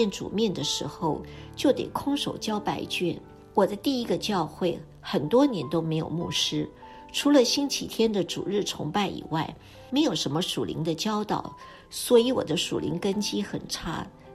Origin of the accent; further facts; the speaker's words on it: Taiwan; moved away as an adult; now in New York, United States; 我是台湾人，娘家非常丰裕，我们都是给奶妈带大的。